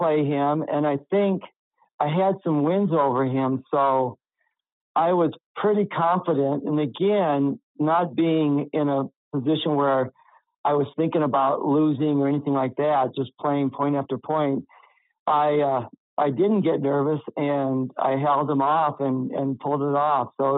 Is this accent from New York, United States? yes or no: no; South Dakota, United States; And so Dave Getz was from North Dakota and I was from South Dakota. So it was awesome to have two Dakotas on the same team.